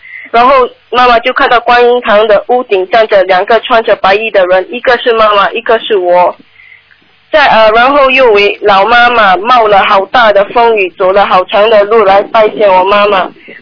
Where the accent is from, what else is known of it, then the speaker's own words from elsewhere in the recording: Singapore; 啊，我是从新加坡的。